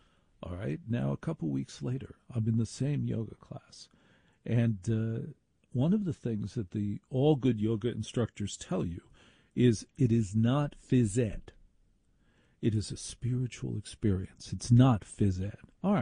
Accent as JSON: {"language": "English", "region": "New Jersey", "country": "United States", "said": "I was from New Jersey. I lived on a primary diet of pizza and Goodwill."}